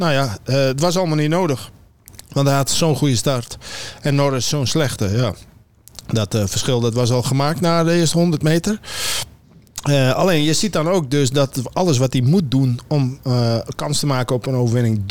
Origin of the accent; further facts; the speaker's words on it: Netherlands; Maar voor ons als Nederlanders is het een hele herkenbare show.